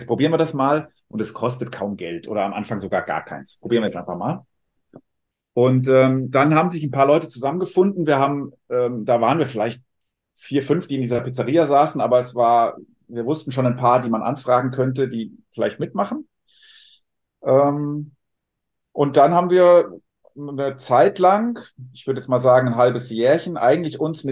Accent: Switzerland; Ich bin eigentlich Schweizer. Deswegen fehlen mir hier die Berge.

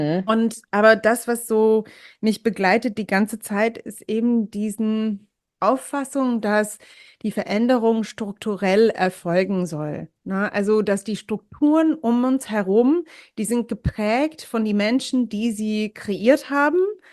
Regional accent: New Jersey, United States; also born or lived in New Hampshire, United States; ich komme aus der Ostküste den USA. Also geboren bin ich in New Jersey und ich bin so aufgewachsen, so da und aber auch zwischen dort und New Hampshire.

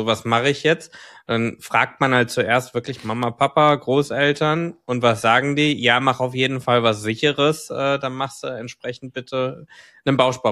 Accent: North Rhine-Westphalia, Germany; Ich komme ja aus dem Ruhrgebiet

